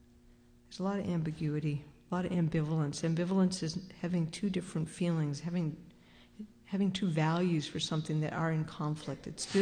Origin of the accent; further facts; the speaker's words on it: Massachusetts, United States; because I grew up on Cape Cod, but lived in two other foreign countries when in fourth grade and fifth grade, and traveled a lot